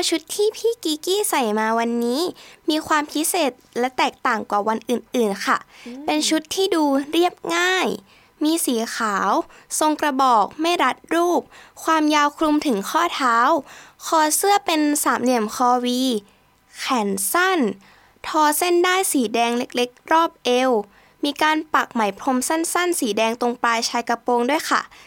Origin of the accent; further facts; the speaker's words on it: Chiang Mai, Thailand; เพราะเราสองคนคือคนภาคเหนือค่ะ … เป็นคนเมืองในเชียงใหม่